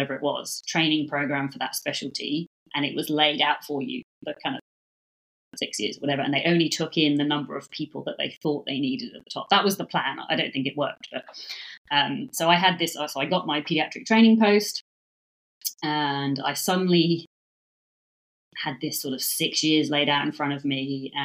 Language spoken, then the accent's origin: English; London, United Kingdom; So I grew up in London to Irish migrant parents. So they moved to London from Ireland for my dad's job.